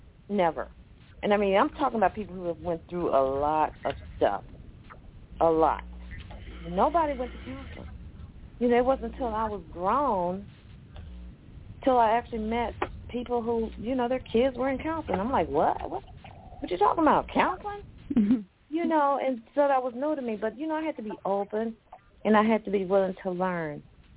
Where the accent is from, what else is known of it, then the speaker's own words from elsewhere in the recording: Selma, Alabama, United States; I grew up in Selma.